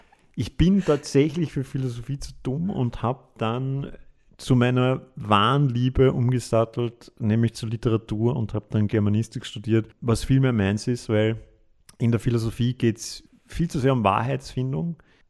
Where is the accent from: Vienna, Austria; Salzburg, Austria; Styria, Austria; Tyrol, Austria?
Vienna, Austria; Die Frage hat mich ein bisschen verwirrt, weil ich dachte, dass der Rest des Landes uns hasst.